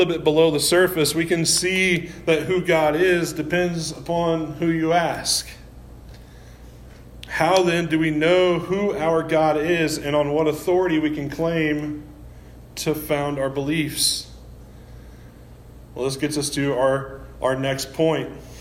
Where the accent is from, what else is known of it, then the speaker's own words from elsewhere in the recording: Missouri, United States; I'm from Missouri, so Missouri bores me to death.